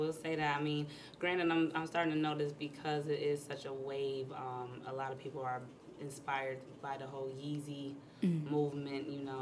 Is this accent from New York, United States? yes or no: yes; Buffalo, New York, United States; I grew up in Buffalo. I can't be going to another place and it's the same damn thing.